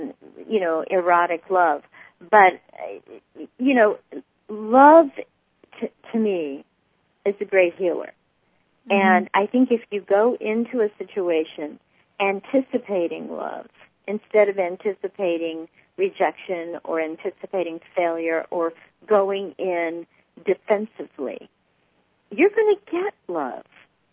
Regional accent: Ireland; you know, I'm Irish, okay? I have plenty of Catholicism in my background, too, okay?

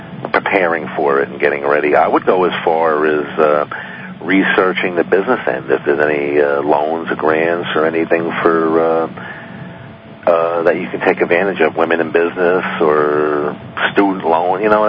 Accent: New York City, New York, United States; My hometown, New York City.

